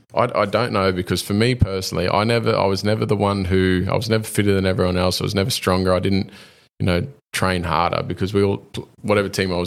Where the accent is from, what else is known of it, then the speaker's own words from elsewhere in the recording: Townsville, Queensland, Australia; I'm born and raised in Townsville. So the reason that the Cowboys came into the competition was to give kids from North Queensland an opportunity.